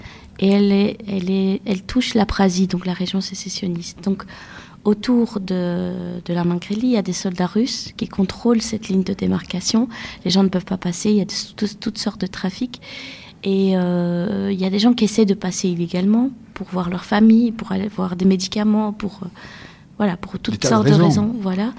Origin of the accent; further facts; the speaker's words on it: Belgium; also born or lived in Georgia; Alors, oui, j'ai quitté la Géorgie quand j'avais 5 ans. Et pendant 23 ans, j'ai grandi, j'ai étudié, j'ai vécu en Belgique. Puis un jour, je voulais retourner dans mon pays, apprendre le géorgien